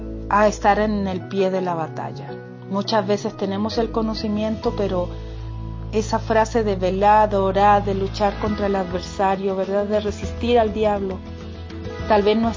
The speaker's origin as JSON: {"language": "Spanish", "country": "Chile", "moved": "as an adult", "lives_now": "Costa Rica", "said": "vivo aquí en Costa Rica, aunque soy chilena, pero hace 25 años Dios me trajo aquí para ser la esposa de Manuel, mi esposo que es pastor."}